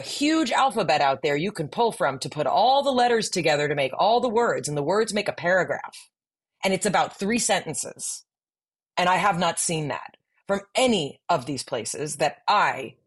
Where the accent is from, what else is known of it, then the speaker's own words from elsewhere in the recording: Los Angeles, California, United States; I was raised in Los Angeles. I went to public school. Most of the kids in my classes were, children of immigrants from Central America, from Mexico, from Korea.